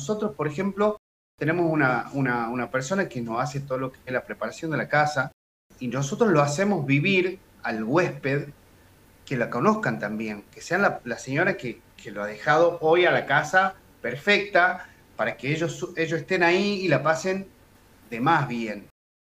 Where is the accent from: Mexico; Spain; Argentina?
Argentina; San Miguel de Tucumán, Tucumán; nosotros somos de San Miguel de Tucumán, y ellos sería el interior, por llamarlo de alguna forma